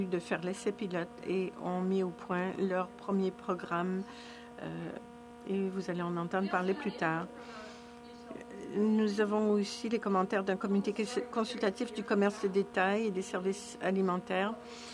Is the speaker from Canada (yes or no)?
yes; Vancouver, British Columbia, Canada; Moi, je viens de Vancouver et je trouve que la pièce est très sèche ici.